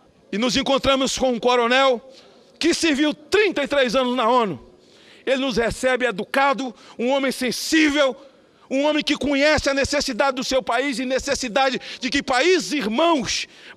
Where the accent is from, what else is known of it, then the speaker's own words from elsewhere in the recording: Itapetinga, Bahia, Brazil; é uma baiana do interior, lá de Itapetinga, também de onde eu fui criado.